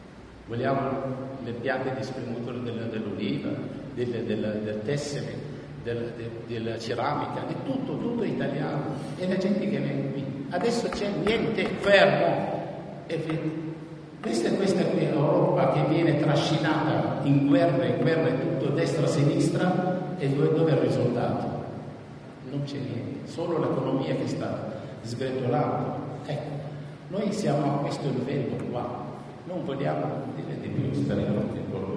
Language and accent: Italian; Syria; Italian is a second language; c'è 23 milioni in Siria, sono 20 milioni che appoggiano lo Stato, ma io appoggio il mio paese, io non appoggio un ministro, un ufficiale, un qualcosa. Io voglio che conserva il mio paese lo stesso, che rimani come prima.